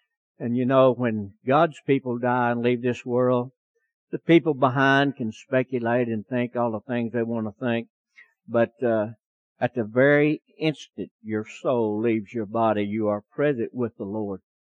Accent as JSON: {"language": "English", "region": "Oklahoma", "country": "United States", "said": "I'm from Sequoia County."}